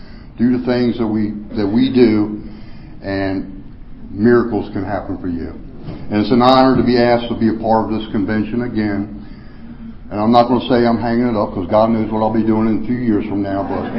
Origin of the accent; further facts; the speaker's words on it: Waldorf, Maryland, United States; or maybe down in my hometown, Tri-County and Waldorf.